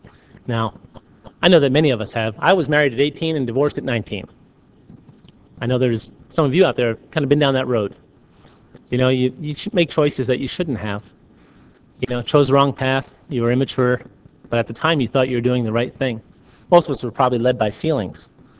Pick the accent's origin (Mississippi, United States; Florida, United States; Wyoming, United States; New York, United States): New York, United States; Now, I grew up in the Catholic Church in New York.